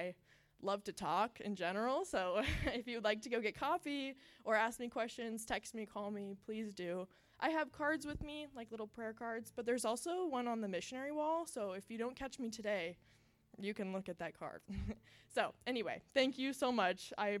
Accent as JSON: {"language": "English", "town": "Boise", "region": "Idaho", "country": "United States", "tie": "born or raised there", "said": "So just a little intro to me is that I was born and raised here in Boise, and when I'm not serving at camp, I'm a medical social worker"}